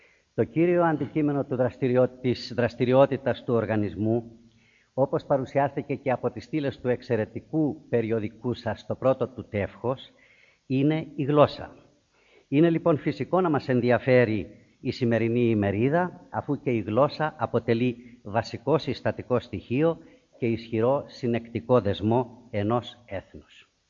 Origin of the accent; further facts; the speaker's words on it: Greece; Έλληνες είμαστε ανέκαθεν. Έτσι διακήρυξαν οι πρόγονοί μας.